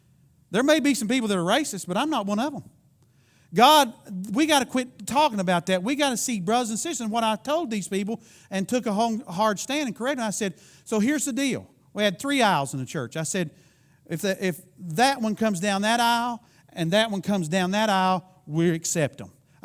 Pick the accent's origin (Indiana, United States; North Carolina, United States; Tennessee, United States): Tennessee, United States; We're like the guy who was a state trooper just across the line where I grew up in Tennessee.